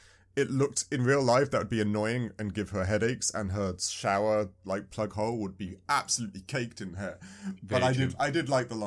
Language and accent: English; United Kingdom; I'm British.